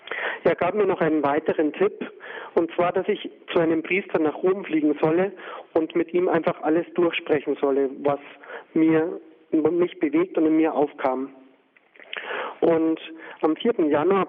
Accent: Erding, Bavaria, Germany; Ich war der älteste von 7 Kindern. Ich stamme aus Erding und habe Familie als wirklich etwas Schönes erlebt. Ich war dann als Kind schon Ministrant bei uns in Erding

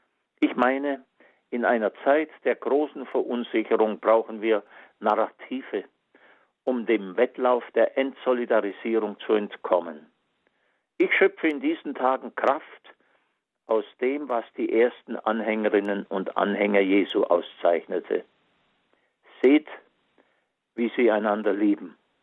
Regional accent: Bavaria, Germany; in meiner Heimatstadt im Unterallgäu

